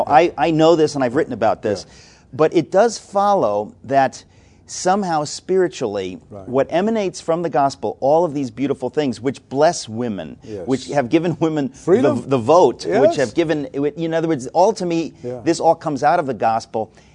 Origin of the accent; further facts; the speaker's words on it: United States; I grew up in America. I went to decent schools. I went to one of the finest universities.